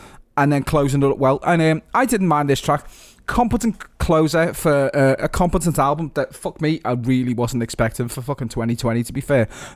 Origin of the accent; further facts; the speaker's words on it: North West England, United Kingdom; accent: Scouse; also born or lived in London; My accent's not that Scouse. I lived in fucking Cockneysville for fucking ages.